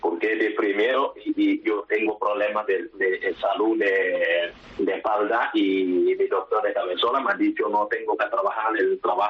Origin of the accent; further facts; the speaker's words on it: Senegal; Spanish is a second language; moved away as an adult; now in Spain; Sí, soy de Senegal.